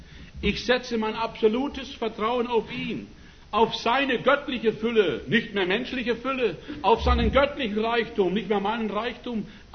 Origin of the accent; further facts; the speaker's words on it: Nuremberg, Bavaria, Germany; Ich gebürtig komme ich aus der Ecke von Nürnberg, in der Ecke bin ich groß geworden.